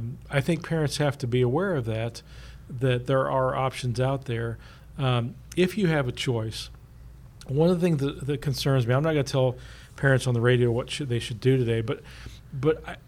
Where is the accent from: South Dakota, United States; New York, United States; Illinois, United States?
Illinois, United States; Paris; born there; rural Illinois, where I was born in Paris, Illinois.